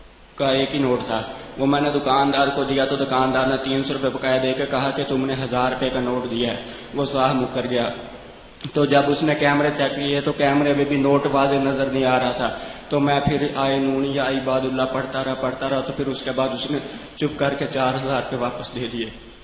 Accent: Rahim Yar Khan, Punjab, Pakistan; اور میں رحیمی ارخان سے آیا ہوں.

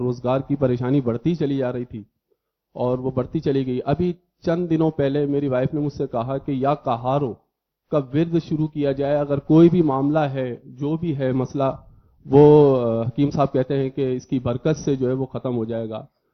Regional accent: Karachi, Sindh, Pakistan; اور کراچی سے تعلق ہے.

